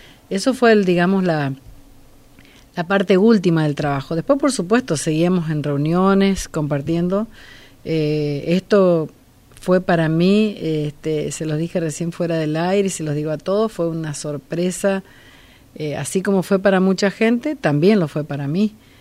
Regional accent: General Pinedo, Chaco, Argentina; porque soy oriunda de General Pinedo

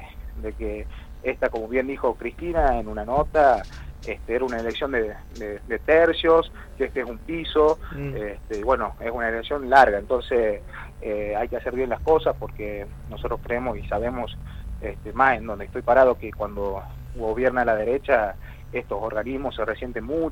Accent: Salta, Argentina; Soy salteño, fui a estudiar y volví.

